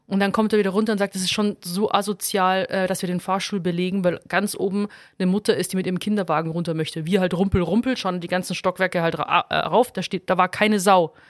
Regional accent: Rosenheim, Bavaria, Germany; wo ich aufgewachsen bin in Rosenheim

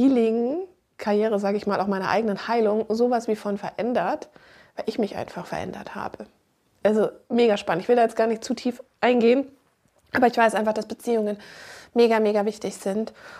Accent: Munich, Bavaria, Germany; born there; now in Hamburg, Germany; I'm die Geisthellerin aus Hamburg, aber geboren wurde ich in Monaco di Baviera.

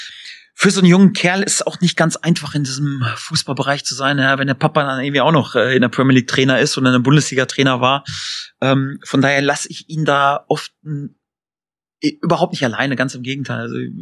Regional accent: North Rhine-Westphalia, Germany; Bin ja aufgewachsen in Ostwestfalen, in einem kleinen Dorf, ja, natürlich. Irgendwie, da ist eine katholische Grundschule und da sind solche Dinge natürlich auch extrem wichtig und bin dann auch so geprägt, natürlich auch aufgewachsen.

